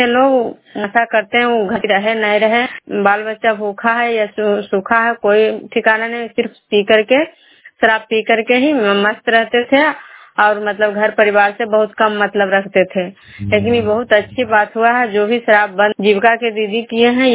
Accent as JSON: {"language": "Hindi", "town": "Vishnupur", "region": "Bihar", "country": "India", "said": "मैं विष्णुपुर ग्राम खजुरा पंचायत नालंदा जिला नगर नौसा प्रखंड के निवासी हूँ।"}